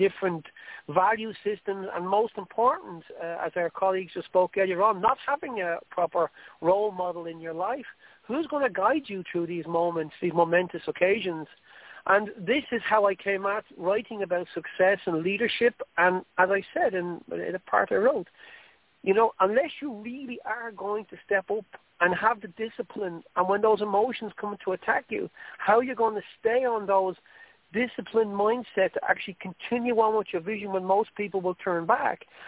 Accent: Ireland; accent: Irish; I'm not going to excuse my Irish accent. I love being Irish, but sometimes it's very hard for people to understand it.

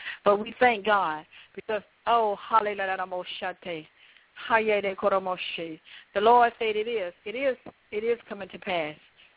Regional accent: South Carolina, United States; I'm from South Carolina, but I'm kind of between South Carolina, North Carolina, Georgia.

